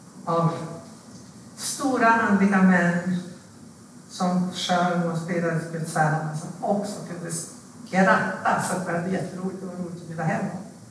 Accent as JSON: {"language": "Swedish", "region": "Västerbotten County", "country": "Sweden", "tie": "born or raised there", "said": "Stora pingstkonferensen som var i Umeå, som var i Husmolina där jag växte upp."}